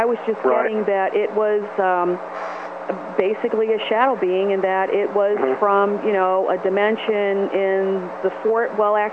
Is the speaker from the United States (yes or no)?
yes; Portland, Maine, United States; the old house that I grew up in Portland, Maine